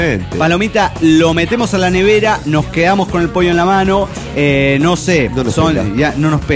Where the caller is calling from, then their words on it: Angamacutiro, Michoacán, Mexico; de Angamacutiro, México.